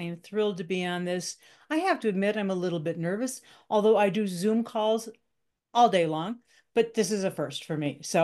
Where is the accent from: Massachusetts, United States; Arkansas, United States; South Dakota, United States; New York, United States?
South Dakota, United States; I was born in North Dakota. I grew up in South Dakota.